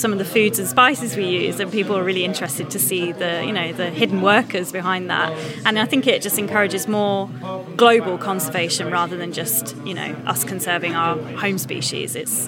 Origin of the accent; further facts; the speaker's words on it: England, United Kingdom; I'm mixed race, I'm half Indian, half English, so everything I create is inspired by both cultures.